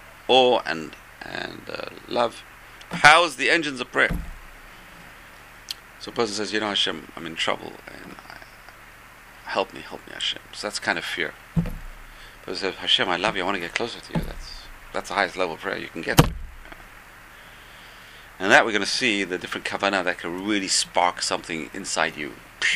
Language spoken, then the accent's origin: English; United Kingdom; I know, because I'm British.